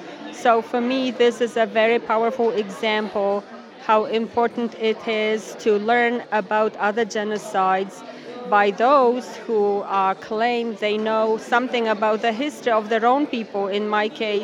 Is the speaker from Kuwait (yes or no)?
no; Poland; now in Halifax, Canada; I'm a professor at the University of King's College in Halifax, and I'm originally from Poland. I am Jewish, and I'm a daughter of Holocaust survivor.